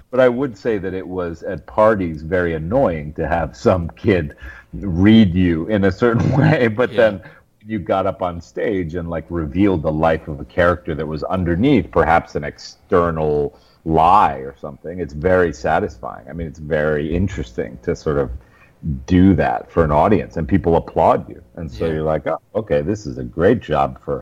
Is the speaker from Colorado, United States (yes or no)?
no; New York, United States; because I'm, you know, tall and I had blonde hair and I was from Westchester and like a square jaw.